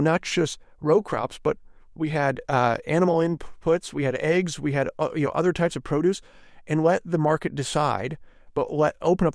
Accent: Iowa, United States; when I was growing up in Northwest Iowa, there are 300 to 400 seed input fertilizer companies doing business.

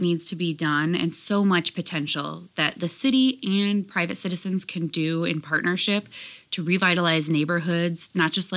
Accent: Chicago, Illinois, United States; Well, I'm originally from Chicago.

